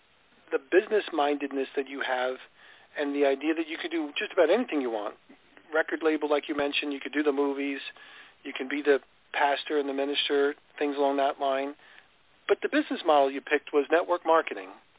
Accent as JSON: {"language": "English", "region": "New York", "country": "United States", "tie": "born or raised there", "said": "because I grew up in New York, is I realized some of the vicious cycles that people were in."}